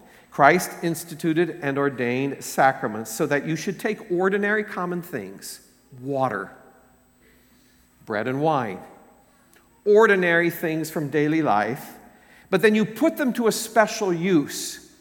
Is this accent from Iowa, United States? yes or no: yes; Iowa, United States; back in my hometown in Iowa